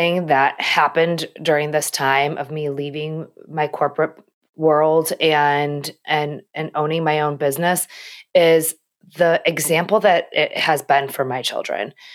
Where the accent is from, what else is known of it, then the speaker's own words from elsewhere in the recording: Midwest, United States; So I'm from the Midwest